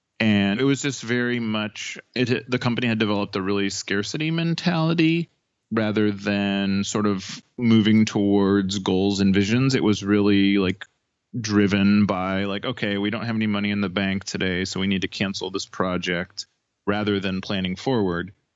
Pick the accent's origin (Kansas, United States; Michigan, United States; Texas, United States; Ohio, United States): Ohio, United States; Cleveland; I mean, it's also like I'm from Cleveland, so there's a strong like labor union background, you know, moral obligation to like owning the means of production and all that that I had grown up in.